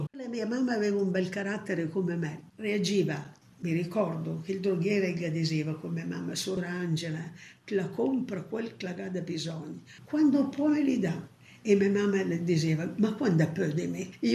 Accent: Casale Monferrato, Piedmont, Italy; born there; sono nata a Casale Monferrato il 6 novembre del 1931 e ho 88 anni.

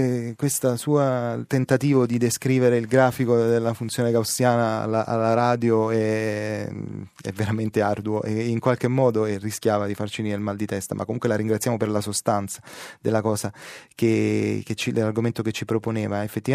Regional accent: Naples, Campania, Italy; per fortuna, dico io da buon napoletano che ama il presepe

